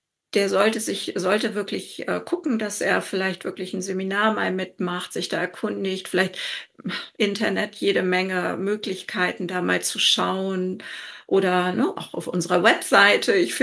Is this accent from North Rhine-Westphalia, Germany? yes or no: no; Lübeck, Schleswig-Holstein, Germany; ich komme nun aus Lübeck, Schleswig-Holstein, Hamburg.